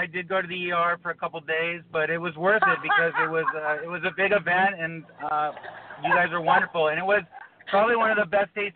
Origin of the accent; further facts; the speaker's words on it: Pacific Palisades, California, United States; also born or lived in San Fernando Valley; I was born in the San Fernando Valley, but shortly, I think when I was three, I moved to Pacific Palisades in California.